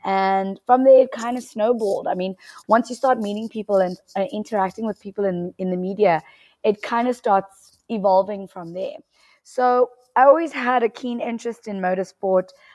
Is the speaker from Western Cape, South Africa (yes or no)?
no; Johannesburg, Gauteng, South Africa; I grew up in South Africa, in Johannesburg, and radio has always been a passion of mine, and it kind of branched out into TV as well after that. So, yeah, I'm a proudly South African girl.